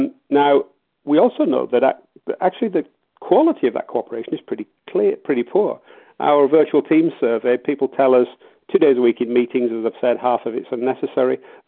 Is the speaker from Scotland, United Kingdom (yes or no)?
no; Yorkshire and the Humber, United Kingdom; As a Yorkshireman and naturally generous, I get disappointed by that.